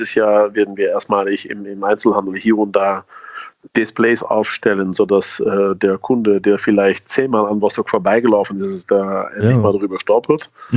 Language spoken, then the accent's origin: German; Breda, North Brabant, Netherlands; German is a second language; now in Moscow, Russia; Ja, aus Breda, aus dem Kaff im Süden, auf der belgischen Grenze.